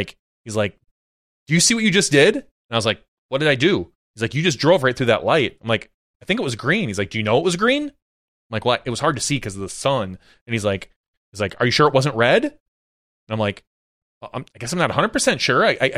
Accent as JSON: {"language": "English", "town": "Appleton", "region": "Wisconsin", "country": "United States", "tie": "born or raised there", "said": "I lived right off of Highway 10 growing up in Appleton, so it was a pretty major road."}